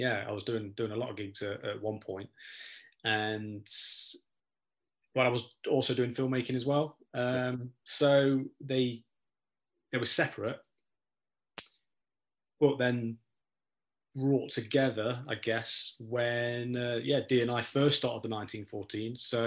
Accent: Nottingham, East Midlands, United Kingdom; Well, Dee, I'm from Nottingham. Dee was living in Nottingham at the time.

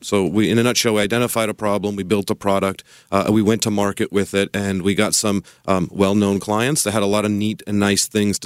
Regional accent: Sacramento, California, United States; it was important to me growing up in Sacramento and starting this out of UC Davis

